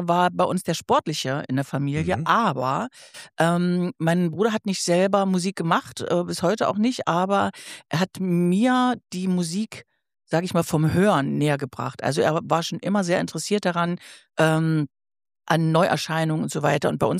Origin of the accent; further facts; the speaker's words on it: Stendal, Saxony-Anhalt, Germany; moved away as an adult; Ich bin in Stendal geboren. Mhm. Also Stendal bei Magdeburg, früher noch Kreis Stendal, Bezirk Magdeburg. Und da habe ich auch 18 Jahre lang gelebt, bis ich dann zum Studium nach Weimar gegangen bin.